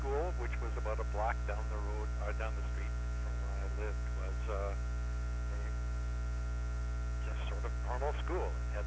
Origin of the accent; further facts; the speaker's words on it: Fort William, Ontario, Canada; now in United States; but certainly from early childhood, Fort Willia